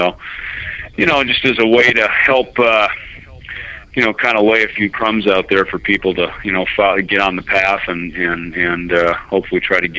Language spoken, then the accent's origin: English; Minnesota, United States; I grew up in the Midwest in a little on a farm, you know, in southern Minnesota.